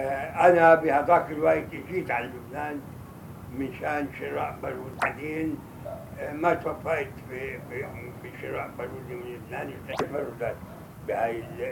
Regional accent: Palestine; التجارة عندنا التجارة عندنا بفلسطين كانت كلياتها البيع والشراء

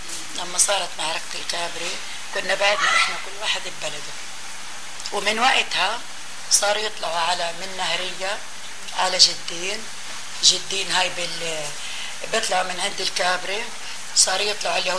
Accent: Palestine; moved away as an adult; also born or lived in Lebanon; لا نحن طلعنا بجبال حافي من فلسطين لعيت الشعب

